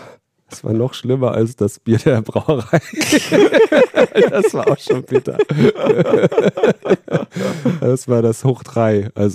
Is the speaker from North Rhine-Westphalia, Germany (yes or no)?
no; Hesse, Germany; Also ich bin ja Hesse